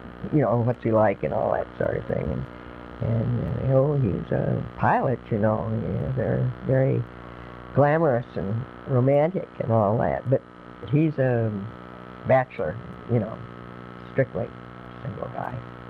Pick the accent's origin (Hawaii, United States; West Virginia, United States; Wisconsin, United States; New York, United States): Wisconsin, United States; he had come from Wisconsin and I was from Wisconsin, that I was some girl chasing him